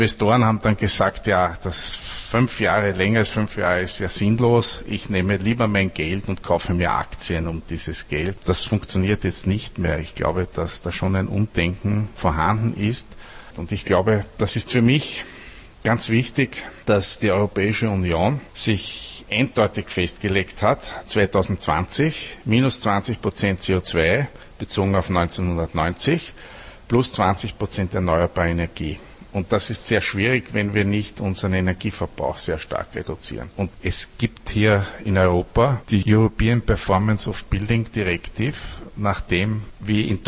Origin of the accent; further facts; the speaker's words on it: Austria; Also als Österreicher muss ich sagen, sind wir da nicht ganz unschuldig